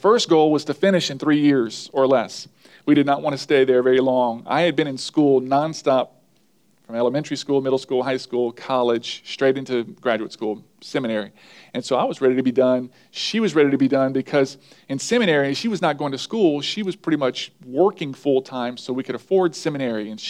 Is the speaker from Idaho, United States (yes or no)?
no; Lafayette, Louisiana, United States; also born or lived in Crowley; I grew up in Lafayette Parish. Now, I was born in the major city of Crowley, just a little west of here, but I've lived in Lafayette Parish all my life.